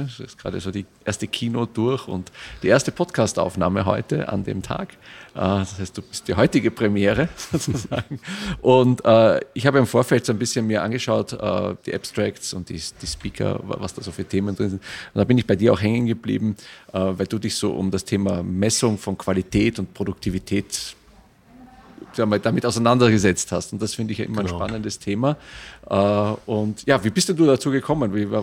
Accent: Vienna, Austria; habe wieder eine Folge aus meiner Heimatstadt mitgebracht, nämlich von den Software Quality Days 2024 in Wien.

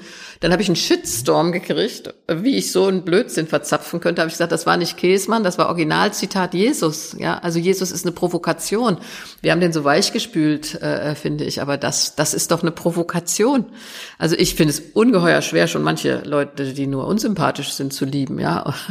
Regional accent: West Germany, Germany; born there; Ich bin nach 45 in Westdeutschland geboren.

